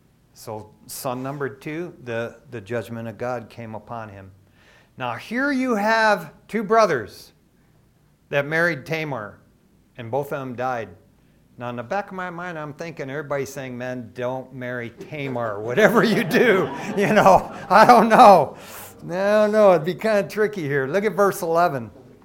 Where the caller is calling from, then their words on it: Covina, California, United States; from Covina. I'll pledge $60, you know, and I'll hang up.